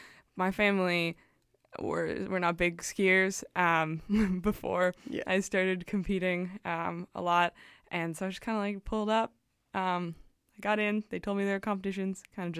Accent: Vancouver, British Columbia, Canada; I'm born and raised in Vancouver. Yeah, and I'm currently going to UBC. I'm in my fourth year studying English honors in international relations.

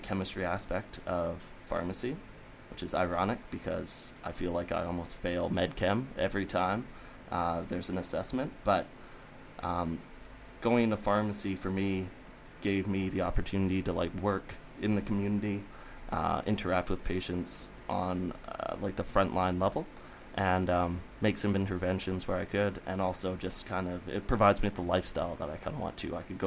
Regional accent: Kamloops, British Columbia, Canada; It's the opening, like, hype-up song for the Kamloops Blazers, the WOHL team from my hometown. So when I hear it, it reminds me of hockey back home.

